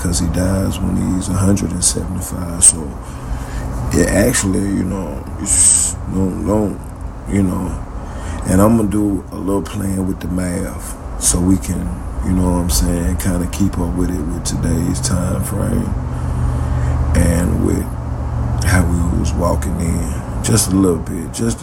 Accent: United States; I'm from the United States, so you know, our system is set up to where legally you're grown at 21, okay?

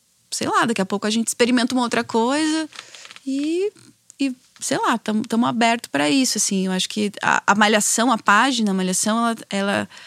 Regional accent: Curitiba, Paraná, Brazil; moved away as an adult; now in Rio de Janeiro, Brazil; Eu venho de Curitiba, tenho essa relação muito da cidade, por nunca ter morado em outro lugar, né? Eu sou uma guria que morou a vida toda em Curitiba.

